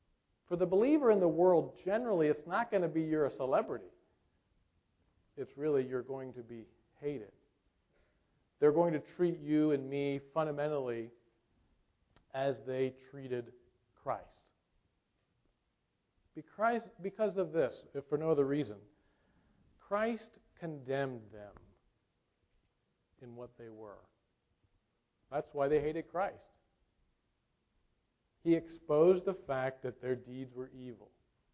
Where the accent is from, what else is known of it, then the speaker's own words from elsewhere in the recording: United States; And because we were Americans, we were heroes.